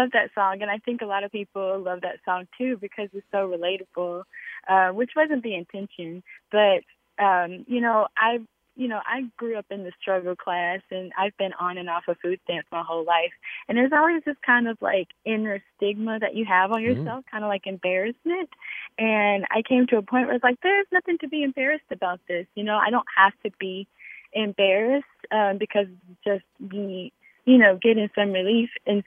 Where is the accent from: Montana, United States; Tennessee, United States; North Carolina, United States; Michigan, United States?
North Carolina, United States; Greensboro; now in Wilkes, United States; I'm originally from Greensboro, but I've spent a lot of time, I live in Wilkes now